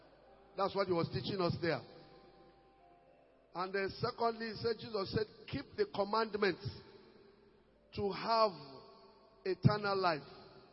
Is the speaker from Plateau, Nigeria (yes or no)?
no; Borno, Nigeria; Shalom, sir. … from Eduguri, Borno State.